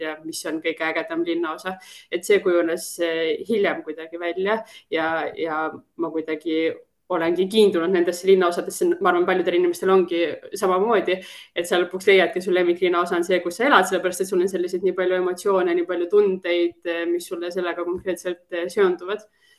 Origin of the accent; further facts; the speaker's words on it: Lääne-Viru County, Estonia; mina olen maakas on ja ma olen Lääne-Virumaalt pärit väikesest kohast